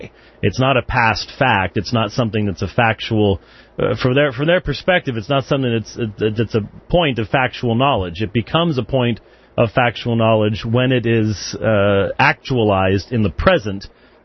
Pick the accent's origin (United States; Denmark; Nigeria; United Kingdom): United Kingdom; accent: British; Now, see, I don't know why people mock my British accent, because, you just said Peter.